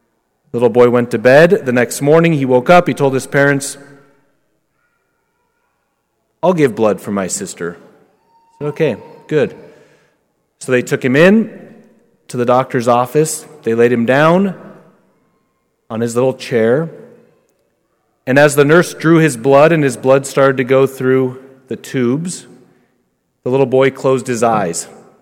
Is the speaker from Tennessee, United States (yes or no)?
no; Wyoming, United States; Now, even though I was born and raised in Wyoming, I don't really know anything about sheep.